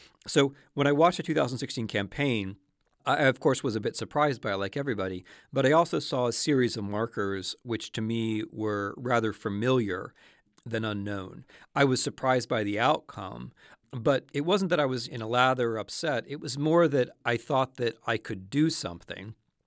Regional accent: Midwest, United States; I come from this country. I grew up in this country. I'm from the Midwest.

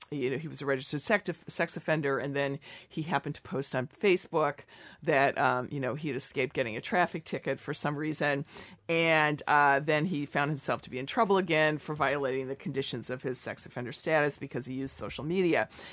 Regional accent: Illinois, United States; And, notably, I grew up in Illinois, right?

